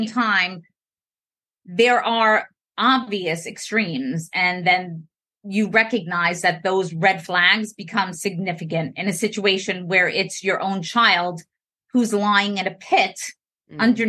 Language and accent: English; New York, United States; So I'm from New York. I tend to speak fast.